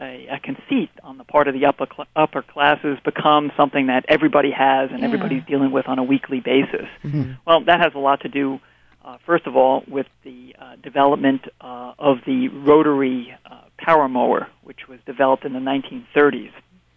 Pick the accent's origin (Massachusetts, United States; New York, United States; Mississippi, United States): New York, United States; Long Island; now in Shaker Heights, United States; the lawn has been a part of my life since I was a little kid growing up on Long Island.